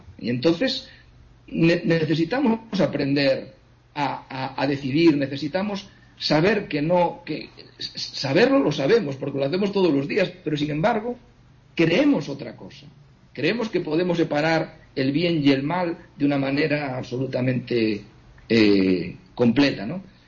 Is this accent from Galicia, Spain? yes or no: yes; Galicia, Spain; lo que ocurre en mi pueblo, en Galicia, pues no tiene nada que ver con lo que pasa en Madrid